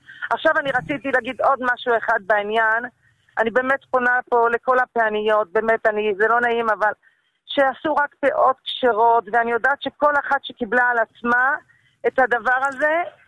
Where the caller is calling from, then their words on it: Jerusalem, Jerusalem District, Israel; אני מדברת מירושלים.